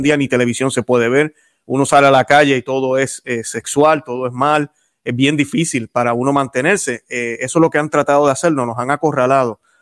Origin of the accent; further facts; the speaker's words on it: Puerto Rico; now in Florida, United States; yo que soy puertorriqueño, acá vivo en Florida.